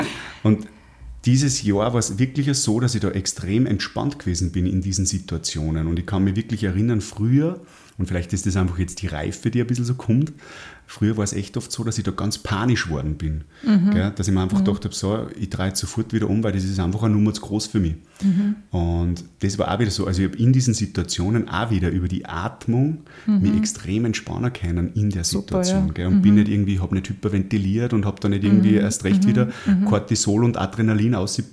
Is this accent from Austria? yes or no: yes; Salzburg, Austria; Ja, können wir ja bei uns in Salzburg in meinen Almkanal gehen.